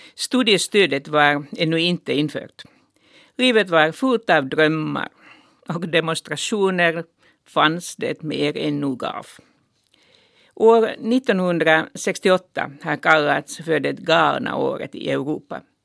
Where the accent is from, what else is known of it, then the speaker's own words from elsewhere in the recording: Helsinki, Uusimaa, Finland; Jag är född och uppvuxen i Berghäll i Helsingfors.